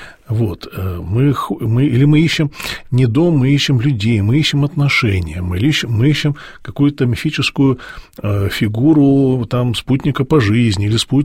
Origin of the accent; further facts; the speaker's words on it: Kislovodsk, Stavropol Krai, Russia; also born or lived in Almaty, Kazakhstan; я родился в Алма-Ате, большую часть жизни прожил в Кисловодске, но мы постоянно ездили туда-обратно, а в Алма-Ате у нас была квартира, обычная хрущевка на первом этаже.